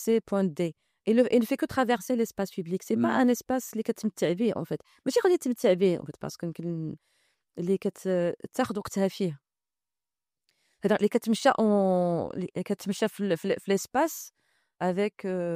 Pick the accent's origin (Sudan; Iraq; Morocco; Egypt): Morocco; كاينه هاد الهيرارشيزاسيون في عندنا في المغرب